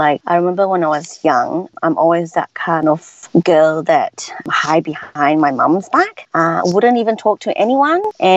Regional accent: Miri, Sarawak, Malaysia; so everyone knows everyone in that small town. Not a lot of people know about that town, because once I said that I'm from Miri, a lot of people would think that we actually live in a tree, because it's such a native culture place.

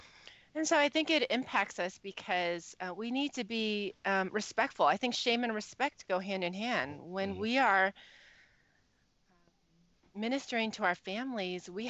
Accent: United States; So the first generation Chinese immigrants, like my parents, they brought over their culture. And then I grew up in America. So I feel strongly towards both.

